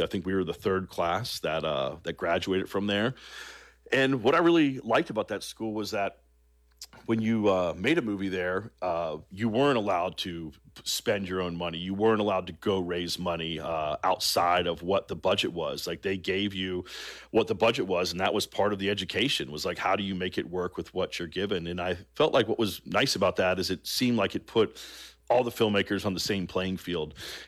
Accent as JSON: {"language": "English", "region": "the South", "country": "United States", "tie": "born or raised there", "said": "and yes, we grew up in the South"}